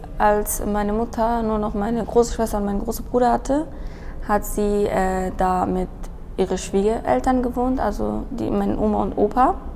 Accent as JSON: {"language": "German", "region": "Kabul", "country": "Afghanistan", "tie": "born or raised there", "also_born_or_lived": "Kandahar / Hamburg", "second_language": "German", "moved": "yes", "lives_now": "Germany", "said": "Ich bin am 5.5. in Afghanistan, Kandahar geboren. Da kommen auch meine Eltern her. Wir sind aus Kandahar. Und da haben wir aber nicht gewohnt. Dann sind wir umgezogen wegen meinem Vater nach Kabul, Hauptstadt."}